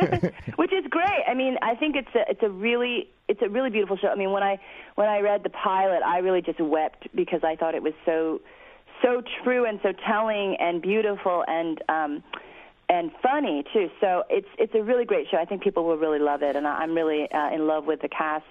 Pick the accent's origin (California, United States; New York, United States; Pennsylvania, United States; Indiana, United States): California, United States; San Francisco; I grew up in San Francisco during that time, and Harvey Milk, when I was a child, was one of my big heroes